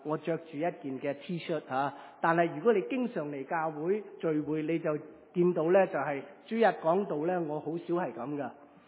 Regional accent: China; 我们中国人很喜欢吃东西

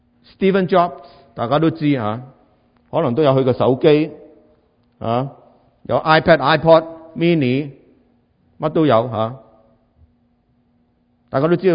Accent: China; 其实呢个呢就係我哋 我哋中国人咧，经常会谂起、联想起嘅一样嘢

